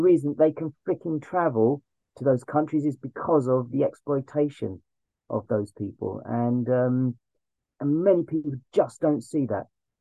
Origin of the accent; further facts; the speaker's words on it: London, United Kingdom; I'm from East London, you know what I mean?